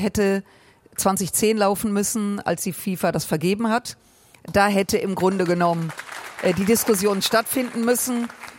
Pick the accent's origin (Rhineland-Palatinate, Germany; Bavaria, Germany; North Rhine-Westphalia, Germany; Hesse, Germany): North Rhine-Westphalia, Germany; Düsseldorf; Ja, das ist meine Heimatstadt, mein Verein.